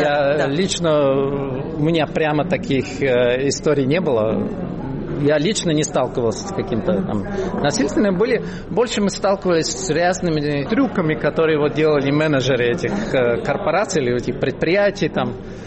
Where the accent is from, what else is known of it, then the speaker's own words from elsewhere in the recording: Czechia; Russian is a second language; Но потому что мы были из Чехии, тут проходила чуть раньше еще эта ваучерная приватизация